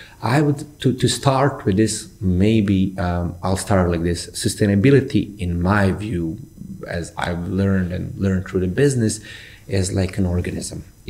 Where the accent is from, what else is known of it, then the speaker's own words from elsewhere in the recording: Bosnia & Herzegovina; I come from Bosnia. I'm very much connected to my country. I have family there. I go there.